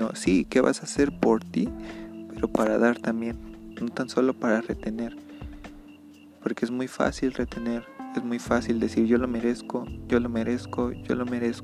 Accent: Mexico; Sobre todo aquí en México, aquí en mi país, en mi estado, hay algo que pasa muy constante

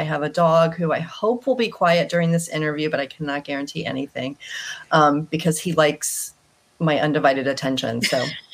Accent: Asheville, North Carolina, United States; now in Brooklyn, United States; So I live in Brooklyn, New York, although I grew up in North Carolina. I spent most of my childhood in Asheville.

